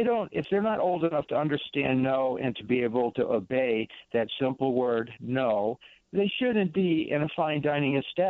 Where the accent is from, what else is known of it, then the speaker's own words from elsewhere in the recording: the South, United States; now in Chicago, United States; Well, I was born and raised in the South. I don't have much of a Southern accent because I grew up in a tourist community and I have a little bit of everything.